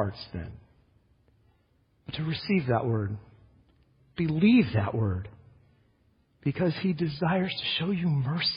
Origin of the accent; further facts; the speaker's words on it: Scotland, United Kingdom; I'm Scottish, but I don't have the accent, right?